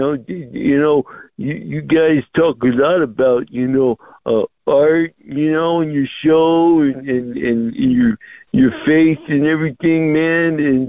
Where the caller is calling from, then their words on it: San Francisco, California, United States; Hey, Kevin, it's your correspondent over here from San Francisco, man.